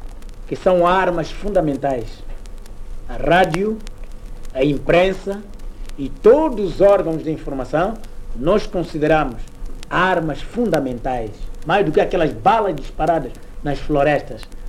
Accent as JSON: {"language": "Portuguese", "country": "Mozambique", "said": "Porque nós estamos conscientes que nós somos moçambicanos."}